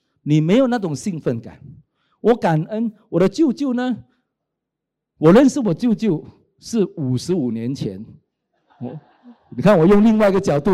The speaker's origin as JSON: {"language": "Chinese", "region": "Guangdong", "country": "China", "said": "我是广东人"}